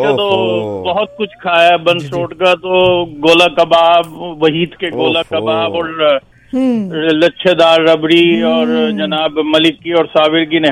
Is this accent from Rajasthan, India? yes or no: no; Delhi, India; मैं दिल्ली वाला हूँ मैं, ये सारे दिल्ली के जो खाने